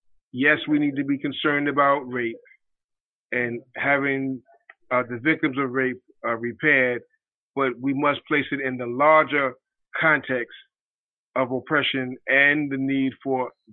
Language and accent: English; New York City, New York, United States; And I grew up in Harlem, so of course that's also a front to me as well.